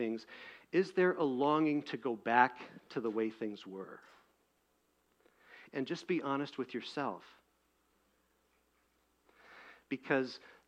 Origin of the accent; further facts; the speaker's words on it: Milwaukee, Wisconsin, United States; I'm a Wisconsin kid. You know, I grew up in Milwaukee, a little village there.